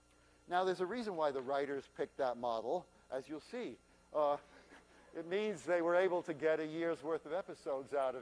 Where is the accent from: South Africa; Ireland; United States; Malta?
United States; New York; I'm from New York. It's just in my bloodstream.